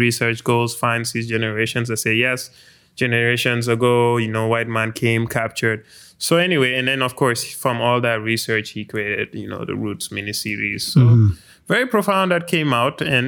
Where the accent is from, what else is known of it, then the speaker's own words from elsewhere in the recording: Gambia; I remember watching it when I was growing up in the Gambia